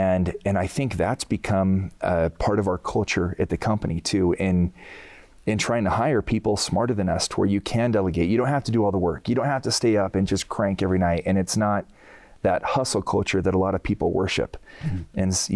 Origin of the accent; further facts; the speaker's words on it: Pueblo, Colorado, United States; I grew up in Pueblo, Colorado. I have a ton of homies back there.